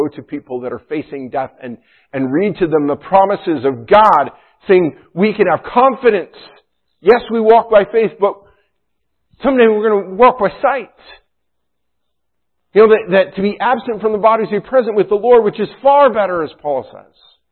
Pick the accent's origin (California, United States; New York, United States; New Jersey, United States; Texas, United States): New York, United States; I grew up in the Adirondacks, northern parts of New York, and there were springs there.